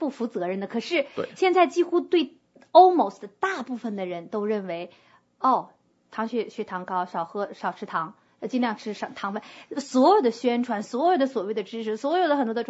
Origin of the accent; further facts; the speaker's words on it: China; 黑糖台湾人用黑糖，我们大陆人很多把它叫做红糖